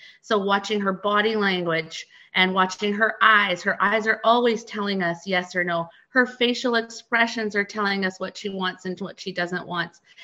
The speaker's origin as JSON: {"language": "English", "region": "Manitoba", "country": "Canada", "said": "I was just about to say I'm from Manitoba."}